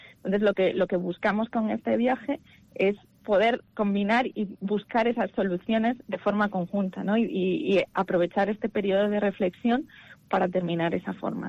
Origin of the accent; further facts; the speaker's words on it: Cantabria, Spain; also born or lived in Santander; orgullosa de ser cántabra. Sí. Nací en Santander, como bien has dicho, mis abuelos eran de Bárcena de Piedecuesta, he pasado allí pues una infancia preciosa y volvemos siempre que podemos. Mi madre también es cántabra